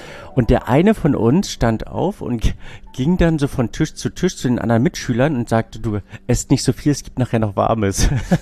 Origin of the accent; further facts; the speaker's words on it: Binz, Mecklenburg-Vorpommern, Germany; Ich bin in Binz groß geworden.